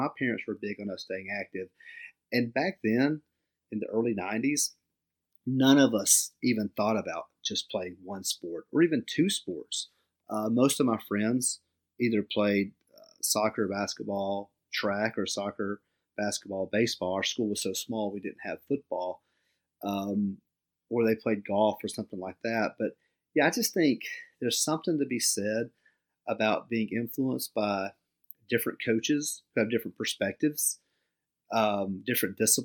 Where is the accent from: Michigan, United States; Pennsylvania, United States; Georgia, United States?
Georgia, United States; Warner Robins; Well, I'm from Middle Georgia, a little town, Warner Robins below Macon. It was a little town when I was there, but now it's a lot larger. And, you know, we just grew up in a small neighborhood, and we just played everything as a kid.